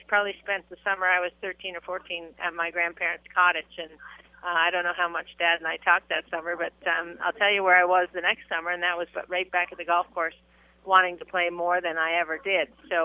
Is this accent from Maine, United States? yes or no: yes; Maine, United States; our weather is yours growing up in Maine. Whatever Boston got, we got a few days later.